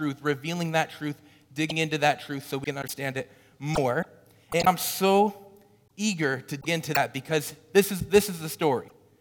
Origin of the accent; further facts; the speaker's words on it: Orleans, United States; I grew up here in Orleans, and I got actually my first job just right down the road.